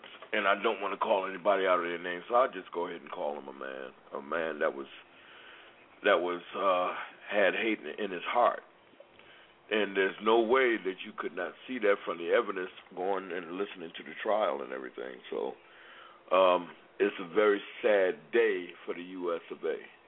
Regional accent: United States; It's really, it kind of makes me sad to be an American, to say that I am an American

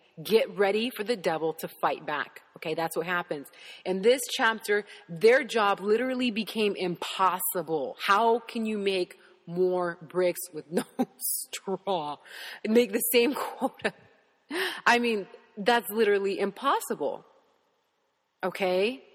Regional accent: United States; I didn't get this because I'm an American.

